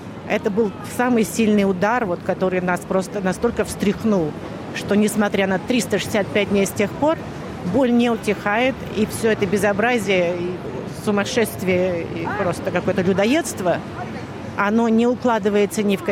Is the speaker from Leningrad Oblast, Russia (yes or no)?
no; Moscow, Russia; now in Sydney, Australia; Я 31 год приехала из Москвы. Живу в Сиднее все это время.